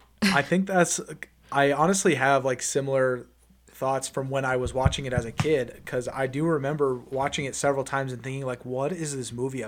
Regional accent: Colorado, United States; Not only that, but I'm from Colorado, you're from Nebraska. We live in landlocked US, you know.

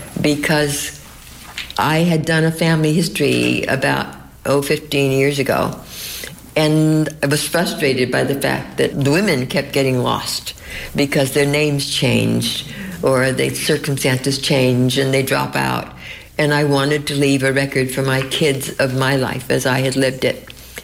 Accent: California, United States; I had grown up in California from the age of six

